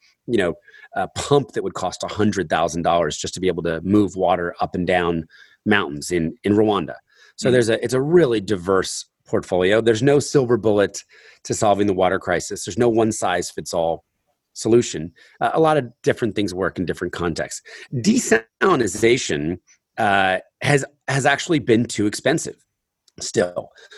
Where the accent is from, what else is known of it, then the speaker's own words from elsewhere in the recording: New Jersey, United States; I grew up in New Jersey and we had a well and we used a huge amount of water.